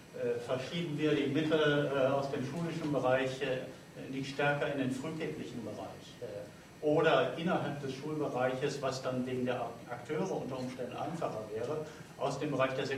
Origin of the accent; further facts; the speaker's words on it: Hamburg, Germany; Ich komme aus Hamburg